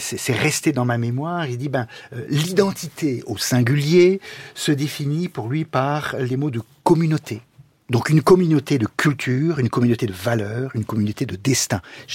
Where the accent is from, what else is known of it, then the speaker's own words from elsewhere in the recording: Provence-Alpes-Côte d'Azur, France; also born or lived in Cévennes / Toulouse / Lorraine; Je suis normand par mon père, je suis pied-noir par ma mère, je suis de Provence d'adolescence, je suis des Cévennes d'adoption très longtemps, du sud-ouest du côté de Toulouse par mon travail, je suis aussi d'Allemagne par l'université par mon épouse